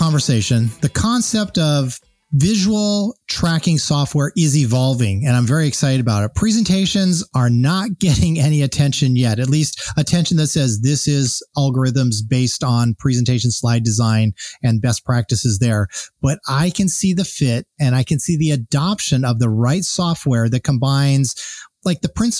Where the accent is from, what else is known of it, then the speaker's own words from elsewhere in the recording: San Diego, California, United States; I'm from San Diego.